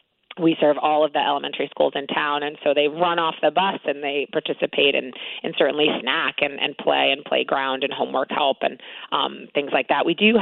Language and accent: English; New York City, New York, United States; now in Stratford, United States; and I'm from New York City. We moved here from New York City.